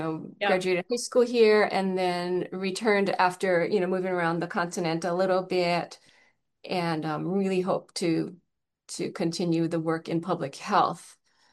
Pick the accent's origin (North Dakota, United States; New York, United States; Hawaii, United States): Hawaii, United States; So yeah, I'm from Maui.